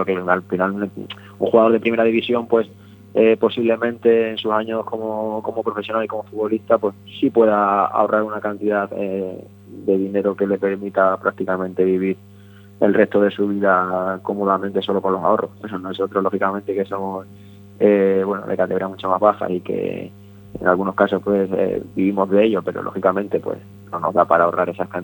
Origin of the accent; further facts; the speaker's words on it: Extremadura, Spain; Soy extremeño